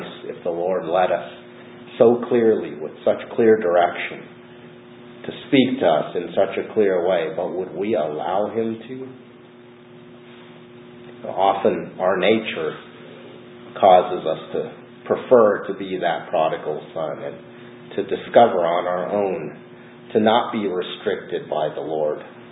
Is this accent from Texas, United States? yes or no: no; Seattle, Washington, United States; also born or lived in California; I grew up in Seattle. I lived on the West Coast my entire life, and I'd never lived anywhere outside of actually Washington and California.